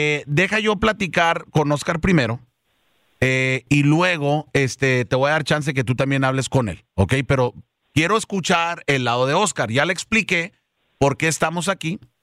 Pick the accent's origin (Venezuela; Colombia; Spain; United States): United States; Yo soy chicano